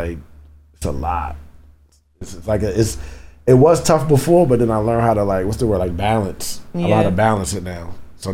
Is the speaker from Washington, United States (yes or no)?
no; Lakeview, New York, United States; I grew up in Lakeview. Lakeview, Long Island, exit 18 of the Southern State Parkway.